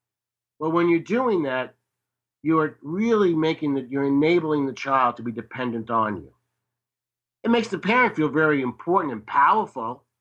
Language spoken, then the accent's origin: English; New York City, New York, United States; Now, I'm from New York City. So, you know, walking around and mingling with people from New York City is challenging enough.